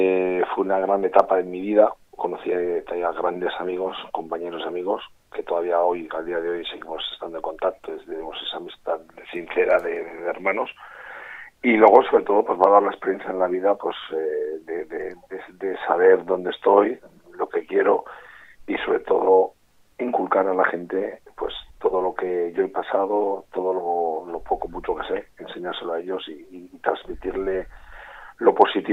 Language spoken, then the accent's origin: Spanish; Cantabria, Spain; yo sigo siendo cántabro, sin lugar a dudas. Tengo mis hijos, tengo el corazón partido, mis hijos riojanos, pero bueno, yo siempre voy a ser cántabro, ¿no? Cántabro riojano.